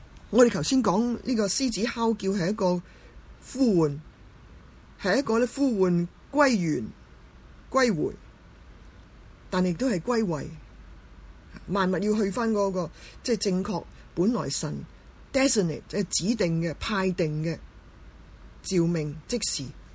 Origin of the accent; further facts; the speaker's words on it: Hong Kong; 咁但系其实咧，我哋香港人就其实好识过活噶。